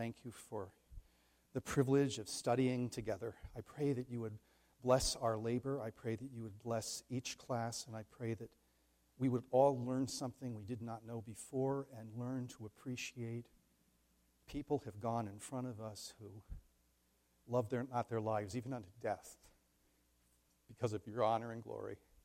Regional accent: Scotland, United Kingdom; I'm Scottish, I can say that.

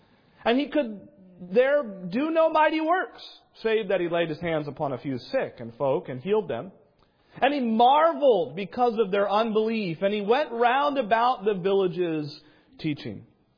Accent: New England, United States; I grew up in New England, as I know some of you do as well.

